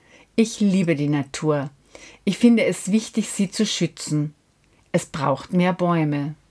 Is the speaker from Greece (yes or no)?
yes; Greece; German is a second language; now in Altenstadt, Germany; Ich komme aus Griechenland. Ich lebe seit 40 Jahren in Altenstadt. Als Kind hatten wir keinen Garten. Später zog ich oft um. Jetzt lebe ich mit meiner Frau in Altenstadt.